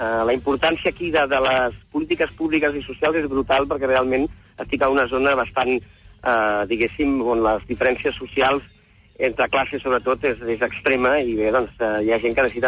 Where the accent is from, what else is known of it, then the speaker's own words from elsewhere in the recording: Barcelona, Catalonia, Spain; I llavors, doncs, quan dic que sóc de Barcelona